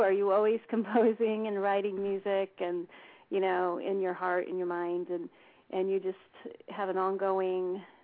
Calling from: Devens, Massachusetts, United States; I'm calling from Devens, Massachusetts.

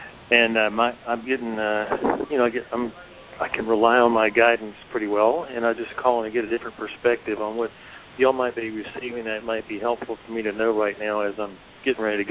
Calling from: South Carolina, United States; I'm calling you from South Carolina.

